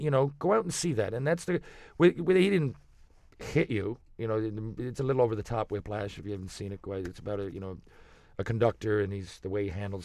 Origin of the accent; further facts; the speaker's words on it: Newfoundland and Labrador, Canada; I don't think it helped that I was from Newfoundland.